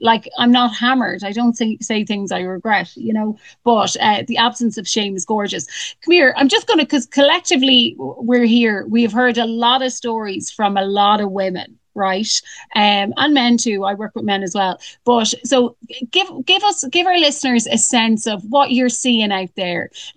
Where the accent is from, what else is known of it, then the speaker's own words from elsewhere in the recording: Ireland; I'm Irish and a Catholic. So like, hello, I ate shame for breakfast.